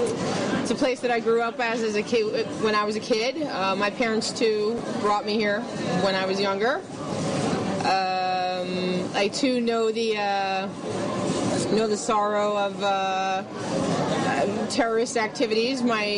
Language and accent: English; Hartford, Connecticut, United States; born there; I was born in Hartford, Connecticut.